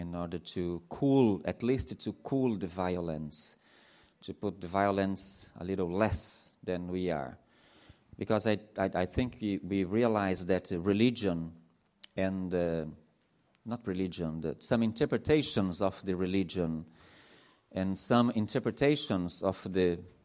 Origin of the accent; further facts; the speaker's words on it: Brazil; English is a second language; I am from Brazil, Latin America.